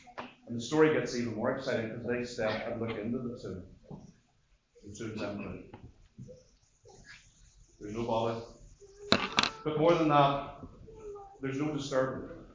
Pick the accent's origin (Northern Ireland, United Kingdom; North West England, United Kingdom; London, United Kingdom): Northern Ireland, United Kingdom; now in Scotland; Now, I live in Scotland, I come from Northern Ireland.